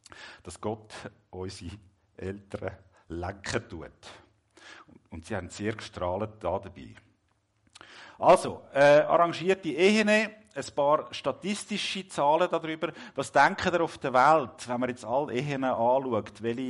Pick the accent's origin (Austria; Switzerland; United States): Switzerland; wie das Scheidungsrate bei uns in der Schweiz in etwa zu liegen kommt.